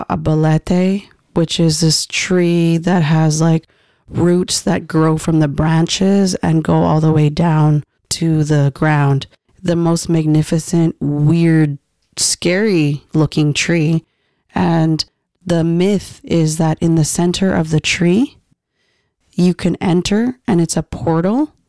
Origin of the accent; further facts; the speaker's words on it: Canada; as a Filipino Canadian